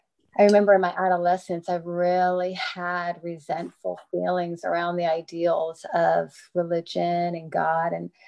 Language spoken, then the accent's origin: English; United States; because as a Filipino American, there's just